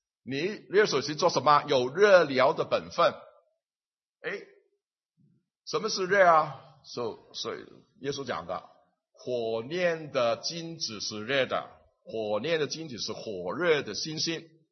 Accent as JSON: {"language": "Chinese", "region": "Guangdong", "country": "China", "accent": "Cantonese", "second_language": "Chinese", "said": "我们广东话是比较简单的，不要你，不是简单，我们九个音的，你们学不到了"}